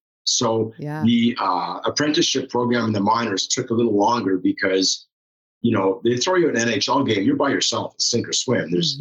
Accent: Montreal, Quebec, Canada; growing up in Montreal, it's kind of tough not to be involved in hockey.

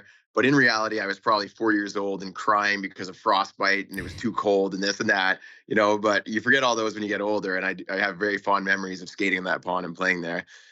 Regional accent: Canada; just came from being a Canadian kid. I was lucky enough to be born to parents that had a farm.

